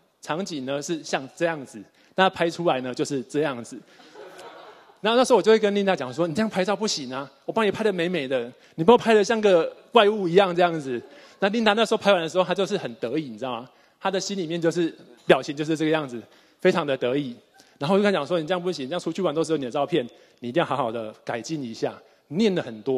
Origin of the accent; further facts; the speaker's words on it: Taiwan; moved away as an adult; now in Australia; 我太太是 Linda， 那我们两个呢是在台湾长大，那就在台湾读书工作，然后到了四年前的时候才到澳洲。